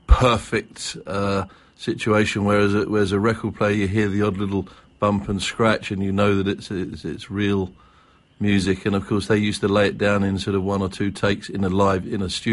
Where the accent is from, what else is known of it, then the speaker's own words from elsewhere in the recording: London, United Kingdom; moved away; also born or lived in New York; Well, originally I'm from London, as your listeners can tell by the accent. I moved up here some 10 years ago after having lived in New York in the States for quite a while.